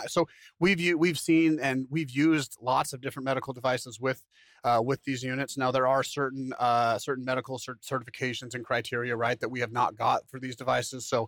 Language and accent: English; the West, United States; Yeah, for us, maybe it's because I'm from the West. You know, I don't know, a bunch of cowboys out there, right?